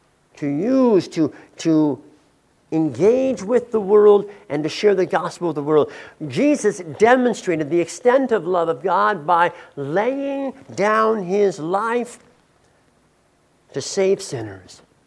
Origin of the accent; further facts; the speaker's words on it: San Diego, California, United States; I grew up in San Diego, and sometimes down in San Diego, it would get pretty hot.